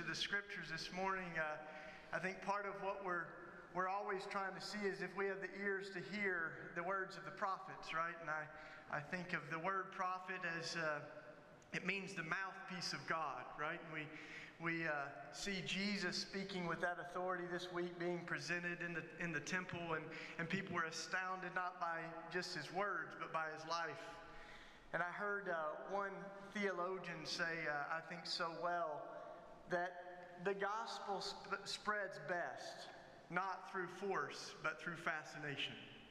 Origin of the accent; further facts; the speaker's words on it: Philadelphia, Pennsylvania, United States; also born or lived in Camden; But I came from Philadelphia and Camden, where we have a Irish Catholic parish we're a part